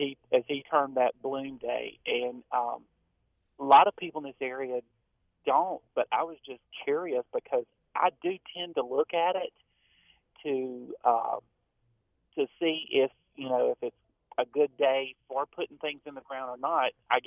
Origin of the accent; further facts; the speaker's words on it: Mississippi, United States; I grew up, I'm not from this area. I'm originally from Mississippi, and my dad religiously planted by the almanac